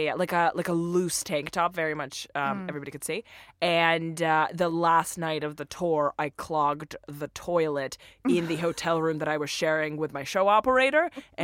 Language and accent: English; Russia; I'm originally from Russia